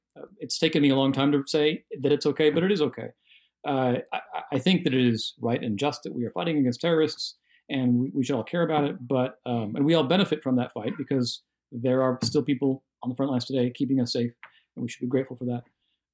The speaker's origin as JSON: {"language": "English", "country": "United States", "said": "But also as an American, it's not right to want civil war."}